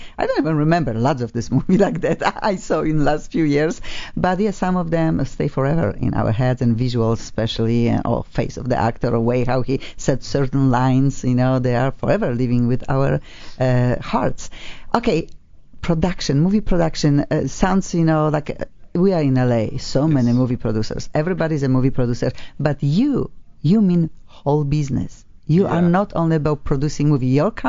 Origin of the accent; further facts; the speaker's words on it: Poland; I'm from Poland, you know, and my TV maybe was black and white when yours was already colored.